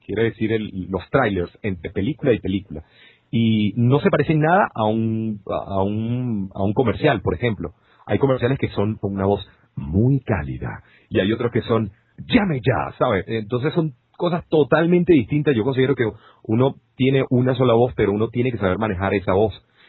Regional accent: Venezuela; accent: Venezuelan; esta persona habla muy venezolano y hablo venezolano y me encantaría siempre tener mi acento venezolano

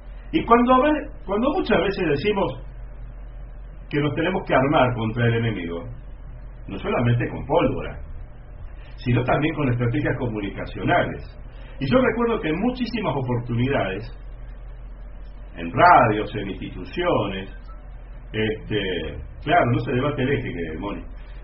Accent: Estancia Vieja, Córdoba, Argentina; En mi pueblo, en Estancia Vieja, han puesto dos radios

